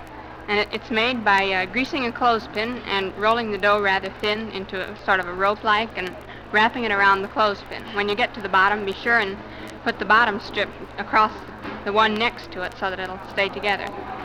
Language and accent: English; Waverly, Iowa, United States; I'm from Bremer County, Waverly.